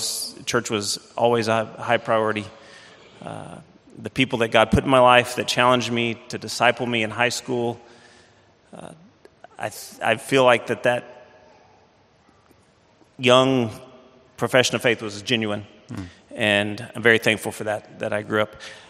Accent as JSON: {"language": "English", "town": "Flintstone", "region": "Georgia", "country": "United States", "tie": "born or raised there", "said": "So I grew up in Flintstone, Georgia, which is a pebble's toss from Chattanooga, Tennessee."}